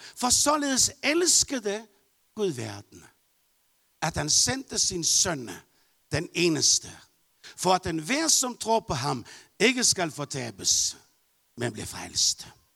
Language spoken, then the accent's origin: Danish; Bornholm, Capital Region of Denmark, Denmark; also born or lived in Norway / Tanzania; Når man er født og vokset op på Bornholm med både 4 år i Norge og 42 år i Tanzania, så bliver man lidt anderledes.